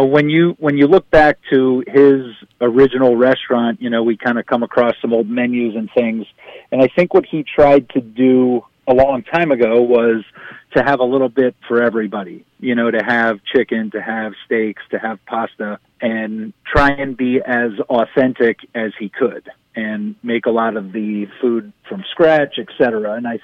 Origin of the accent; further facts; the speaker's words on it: Pennsylvania, United States; you get in arguments with the people from Philly on what a real cheesesteak is, growing up in the Lehigh Valley